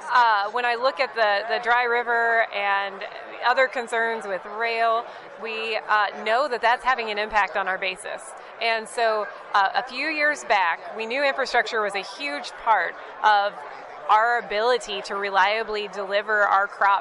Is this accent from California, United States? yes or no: no; Carrollton, Missouri, United States; I'm from Missouri, just a wee farm in Carrollton, Missouri, an hour east of Kansas City, where we're sitting right now. We're the fifth generation.